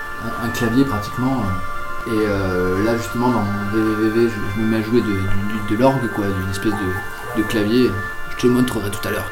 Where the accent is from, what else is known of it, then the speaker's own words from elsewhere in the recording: Martignat-sur-Jal, Nouvelle-Aquitaine, France; quand j'étais tout jeune, dans mon bled, à Martignat-sur-Jal, qui est un peu dans la campagne, là, dans la lande, Girondine